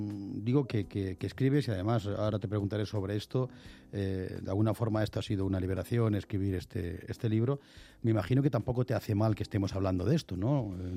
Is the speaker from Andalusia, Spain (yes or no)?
no; Castilla-La Mancha, Spain; tú eres como yo, somos 2 castellano-manchegos hoy en la capital de España.